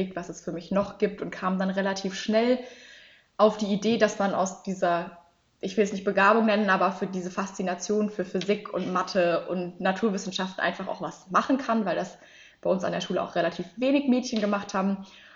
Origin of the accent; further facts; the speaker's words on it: Würzburg, Bavaria, Germany; Ich komme aus Würzburg, das heißt, wir haben von Würzburg nach Darmstadt ungefähr 1,5 Stunden mit dem Auto, mit dem Zug.